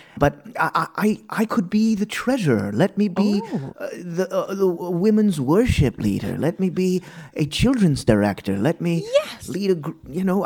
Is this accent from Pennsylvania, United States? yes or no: no; New Jersey, United States; I'm actually from New Jersey.